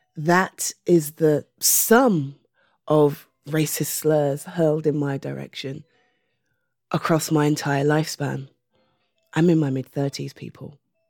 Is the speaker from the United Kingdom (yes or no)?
yes; United Kingdom; And I'm British.